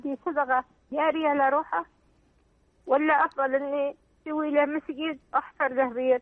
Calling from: Abu Dhabi, United Arab Emirates; من أبو ظبي

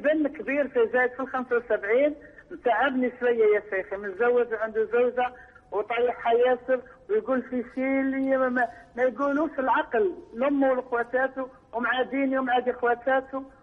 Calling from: Algeria; من الجزائر.

